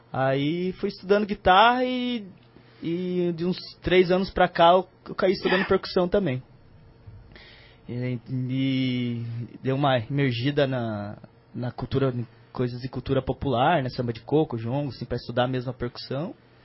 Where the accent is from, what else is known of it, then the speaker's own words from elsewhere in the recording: Telêmaco Borba, Paraná, Brazil; precisaram de baterista na banda marcial lá da minha cidade, lá de Telêmaco.